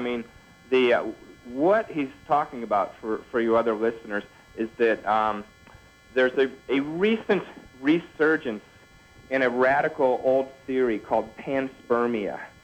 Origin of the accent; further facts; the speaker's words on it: Boston, Massachusetts, United States; Yeah, well, you know, I'm from Boston